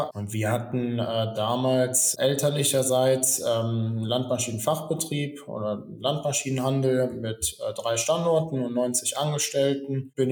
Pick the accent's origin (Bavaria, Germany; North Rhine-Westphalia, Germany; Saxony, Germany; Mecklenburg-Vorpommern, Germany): North Rhine-Westphalia, Germany; Euskirchen; bin 28 Jahre alt, komme gebürtig aus dem Rheinland, aus Euskirchen, in der Nähe von Köln.